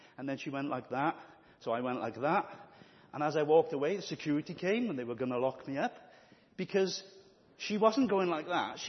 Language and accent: English; Merthyr Tydfil, Wales, United Kingdom; And Merthyr people would have said bought. I'm from Merthyr, so I'm mocking myself, really.